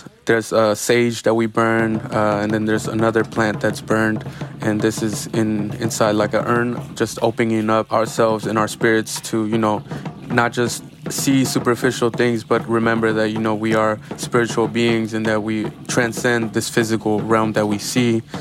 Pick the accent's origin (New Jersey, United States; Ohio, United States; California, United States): California, United States; Oakland; I grew up in Oakland. And so to capture a moment like this, I love Black culture because I grew up around Black culture.